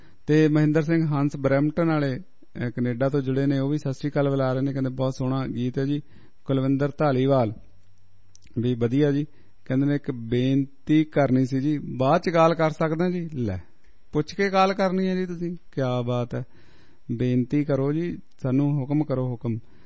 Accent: Punjab, India; ਅਸੀਂ ਦੁਆਬੇ ਦੇ ਰਹਿਣ ਵਾਲੇ ਹਾਂ ਤੇ ਸਾਨੂੰ ਇਧਰ ਹਰਿਆਲੀ ਥੋੜੀ ਜ਼ਿਆਦਾ

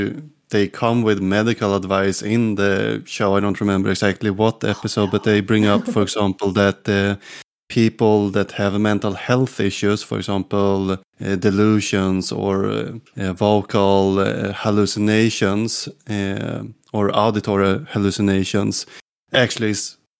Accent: Sweden; first language Swedish; English is a second language; from Sweden. So if I get some accent or say some weird sentence because I translate Swedish directly to English suddenly, be prepared.

